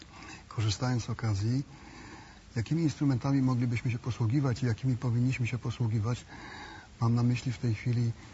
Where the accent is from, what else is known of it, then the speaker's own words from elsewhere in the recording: Platerówka, Lower Silesian Voivodeship, Poland; Ja pochodzę z gminy Platerówka na Dolnym Śląsku